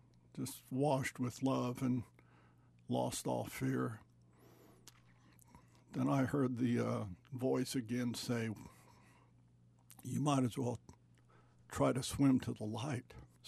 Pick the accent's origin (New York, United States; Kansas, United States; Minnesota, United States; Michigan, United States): Kansas, United States; Highland; born there; also born or lived in Iowa / Colorado / California; I was born in Kansas in a small town in the northeast corner, Highland, Kansas, in 1947. My father was a minister, and we traveled around as his pastorage was to serve small churches in need.